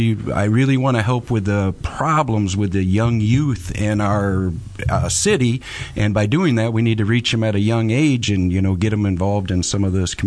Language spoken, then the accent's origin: English; Jackson, United States; Right here from Jackson. Graduated from Western High School back a long time ago, Craig.